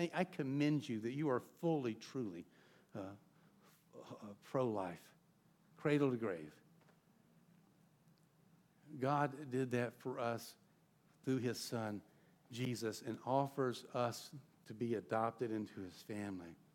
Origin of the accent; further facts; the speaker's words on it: Georgia, United States; Now, I grew up in Georgia, but I think this verse made it this far north.